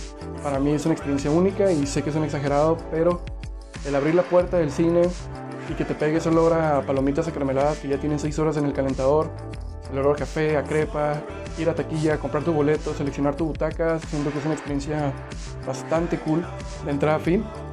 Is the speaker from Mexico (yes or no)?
yes; Mexicali, Baja California, Mexico; tengo 21 años, soy de Mexicali, Baja California